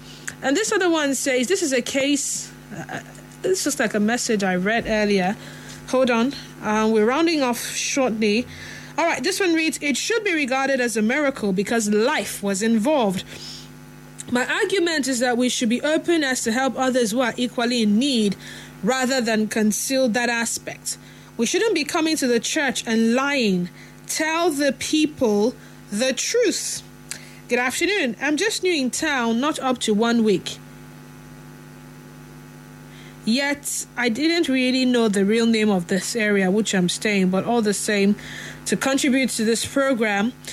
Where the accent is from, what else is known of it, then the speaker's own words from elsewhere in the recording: Port Harcourt, Rivers, Nigeria; from Port Harcourt.